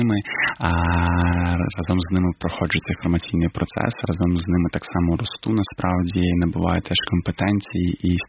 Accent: Crimea, Ukraine; я родом з Криму

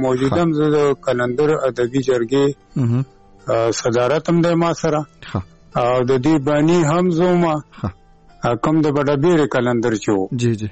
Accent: Budhber, Khyber Pakhtunkhwa, Pakistan; او دا زمونږ بس پدری، یعنی پلار نیکه کلی دی، خپل ذاتی کلی مو دی، پیدایش مې همدا دغه دی او استوګنه مې همدغه بډا بیره کې ده.

